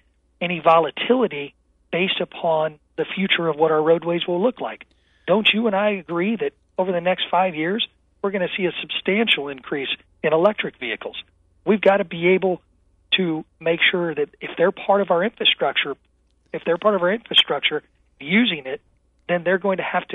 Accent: Taylorville, Illinois, United States; a single mother in my hometown of Taylorville may have to drive 30 miles to get to work

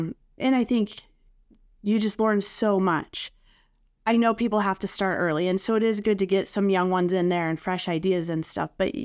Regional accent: Fort Scott, Kansas, United States; Fort Scott, Kansas.

